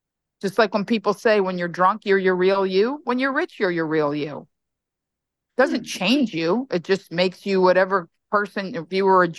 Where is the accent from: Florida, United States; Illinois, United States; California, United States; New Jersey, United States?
Florida, United States; Miami; I was born and raised in Miami. I jokingly say in my act, the capital of Cuba.